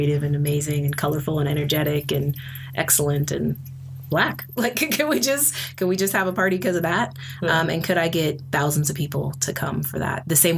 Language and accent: English; Sacramento, California, United States; now in Oakland, United States; Yeah. So I am from Sacramento originally. I lived in Oakland for a long time, left for about 7 years, and then came back 2 years ago